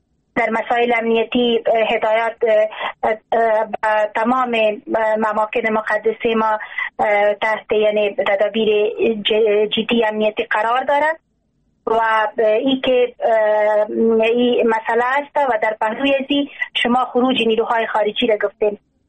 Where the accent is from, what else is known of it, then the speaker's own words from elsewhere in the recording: Afghanistan; در مورد ای که ما واقعا افغان هستیم